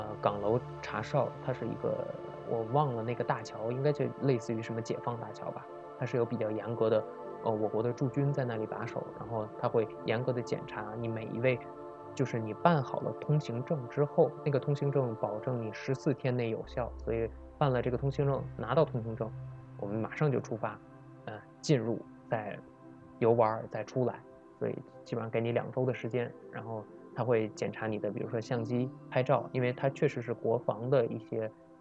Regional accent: North China, China; 因为我从小生活在北方的城市

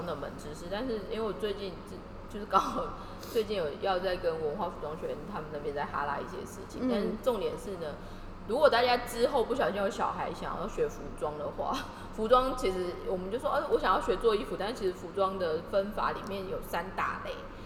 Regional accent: Kaohsiung, Taiwan; also born or lived in Taipei; 因为我们以前在台北工作的时候，因为我是高雄人嘛，所以我们要租房子。

